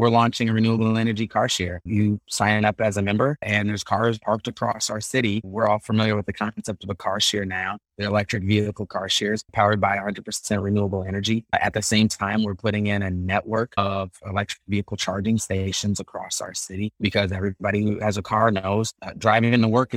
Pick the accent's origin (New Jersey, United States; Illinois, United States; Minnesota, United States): Minnesota, United States; St. Paul; When I was a child growing up in St. Paul, it would freeze kind of in November in the fall, and it would thaw in the springtime.